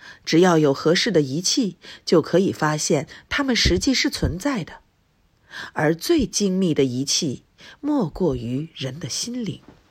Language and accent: Chinese; Taiwan; also born or lived in Myanmar / China; now in Singapore; 我1965年出生于缅甸，1980到2001年成长求学工作于台湾。2002到2008年，台湾外派到中国大陆负责市场营销。2008年迄今工作居住在新加坡